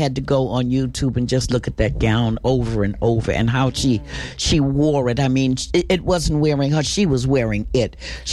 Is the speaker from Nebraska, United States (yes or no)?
no; New York, United States; I'm a New Yorker.